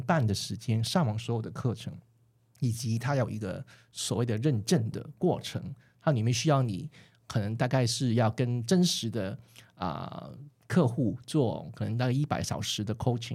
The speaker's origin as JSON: {"language": "Chinese", "country": "Hong Kong", "tie": "born or raised there", "said": "我一开始是比较喜欢香港的模式的，因为我本来在这里出生长大，很习惯这种方法嘛。"}